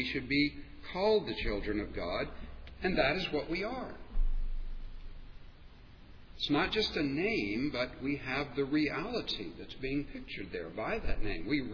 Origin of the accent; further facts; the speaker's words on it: Washington, District of Columbia, United States; born there; I was born in Washington, D.C. almost 60 years ago. But I have very little to do with Washington, D.C. today.